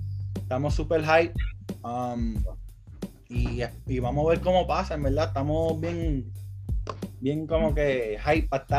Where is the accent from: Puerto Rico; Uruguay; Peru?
Puerto Rico; now in Queens, United States; Porque soy de Nueva York, yo nací en Puerto Rico pero me crié en Queens toda mi vida, so yo me siento como que bien orgulloso de ser New Yorker también